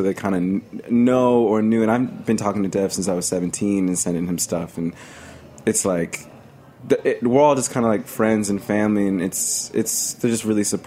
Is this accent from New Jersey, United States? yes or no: no; Mississippi, United States; Like my family, we're all from Mississippi and Native American